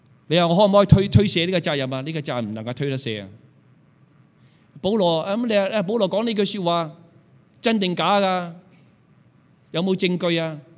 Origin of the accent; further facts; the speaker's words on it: China; 我哋中国人咁多教都唔信